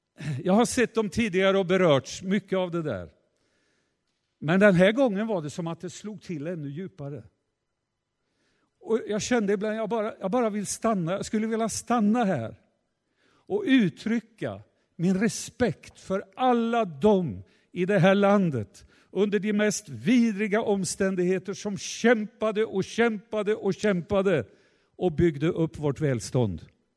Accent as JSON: {"language": "Swedish", "town": "Ödeshög", "region": "Östergötland", "country": "Sweden", "tie": "born or raised there", "said": "Ödeshög. Där har jag vuxit upp."}